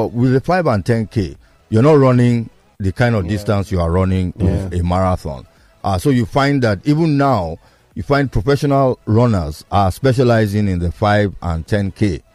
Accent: Surulere, Lagos, Nigeria; I knew him when I was growing up in Surulere.

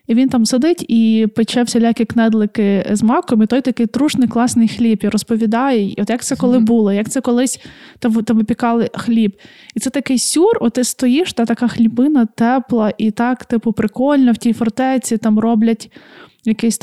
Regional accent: Khmelnytskyi Oblast, Ukraine; вирішила навідати края, та звідки я родом. У мене там трошки Галичини намішано, трошки Буковини, і я така вся файна подоляночка. І, отже, поїхала я в Сатанів. Це, скажімо, як Трускавець Хмельницької області

